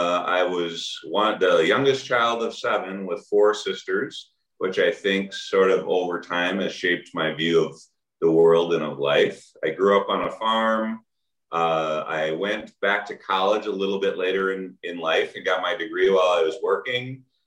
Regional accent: Minnesota, United States; Okay, well, I'm originally from Minnesota.

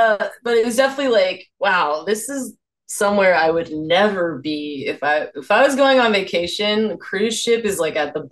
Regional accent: United States; I grew up in America, biracial, you know, half white, half Thai.

